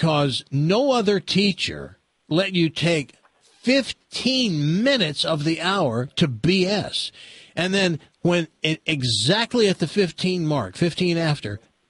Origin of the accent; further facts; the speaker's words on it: Tennessee, United States; I'm from Tennessee, Hickville.